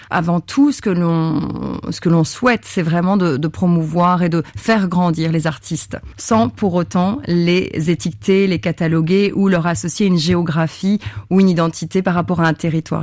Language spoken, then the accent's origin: French; Brittany, France; also born or lived in Congo / DR Congo / Lima, Peru; Moi, je suis native de la Bretagne en France, mais j'ai vécu aussi plusieurs années dans les deux Congos, Congo-Brazzaville et Congo-Kinshasa, tout en ayant cette petite parenthèse andine, à savoir que j'ai vécu également à Lima.